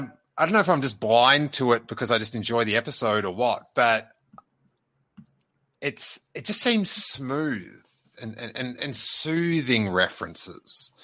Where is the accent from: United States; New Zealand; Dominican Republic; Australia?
Australia; I'm an Aussie. I can read Australian.